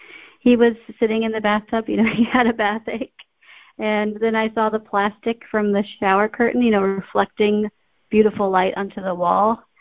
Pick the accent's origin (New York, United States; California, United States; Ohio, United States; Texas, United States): Texas, United States; So I grew up in Texas, and that's where I met my teacher, Yannick, in high school